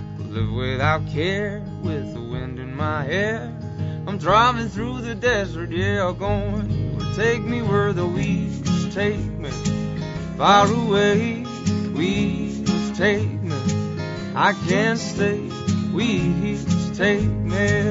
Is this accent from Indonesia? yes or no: no; Mosfellsbaer, Capital Region, Iceland; We're from Iceland. We're from a small town called Mosfellsbær, which is like a 50-minute drive from the capital, Reykjavik.